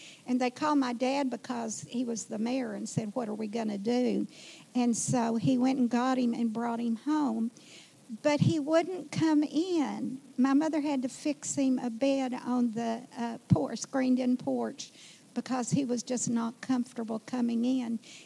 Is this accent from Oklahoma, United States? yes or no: no; Mountain Home, Arkansas, United States; I'm going to tell you about growing up in Mountain Home, which is north central Arkansas, nearly to the Missouri line.